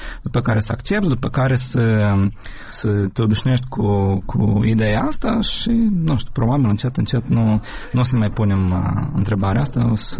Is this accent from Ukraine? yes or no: yes; Ukraine; Eu sunt din Ucraina și la noi toți sunt catolici care sărbătoresc pe 25.